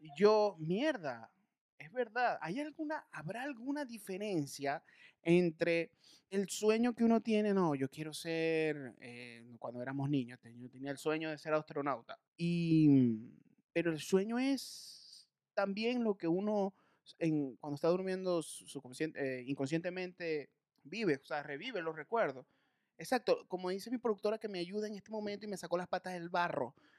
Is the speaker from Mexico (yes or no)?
no; Maracaibo, Zulia, Venezuela; now in Caracas, Venezuela; Yo soy de Maracaibo y ella en la noche, yo tengo un año viviendo en Caracas y una de las cosas que yo más extraño en mi ciudad es la comida